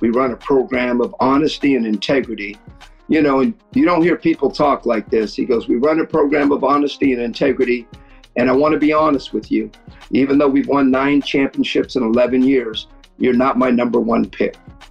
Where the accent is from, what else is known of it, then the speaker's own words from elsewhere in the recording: Philippines; And I could tell you till I'm blue in the face, no, I'm Filipino.